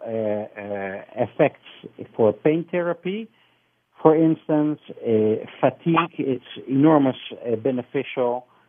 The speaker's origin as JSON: {"language": "English", "country": "Netherlands", "moved": "as an adult", "lives_now": "Israel", "said": "And as I'm originating from Holland before I immigrated to Israel 20 years ago"}